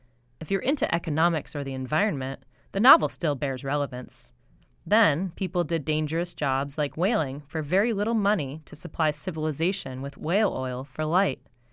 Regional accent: New England, United States; I grew up in New England, where I ate at Moby Dick-themed restaurants

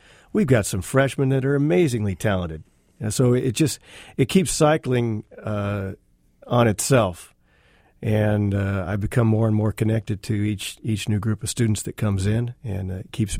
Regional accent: Seattle, Washington, United States; I'm a Northwest native. I grew up in Seattle, Dunlop Elementary School, and then went over to Bainbridge and came back across the water.

